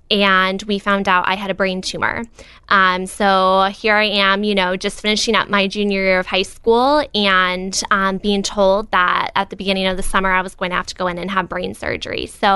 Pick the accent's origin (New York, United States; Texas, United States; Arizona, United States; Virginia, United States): Arizona, United States; Phoenix; now in Peoria, United States; So I was born here in Peoria and lived here for about 8 years. And then my family, we moved out to Phoenix, Arizona, and I lived out there for 14 years.